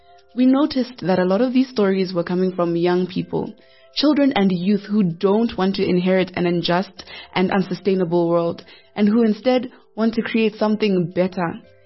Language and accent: English; Soweto, Gauteng, South Africa; from Soweto